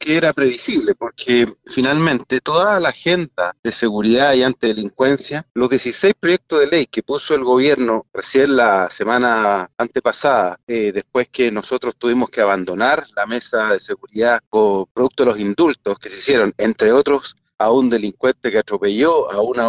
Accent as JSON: {"language": "Spanish", "country": "Chile", "said": "Y los chilenos esperamos que el problema de la delincuencia se ataque de verdad, en serio."}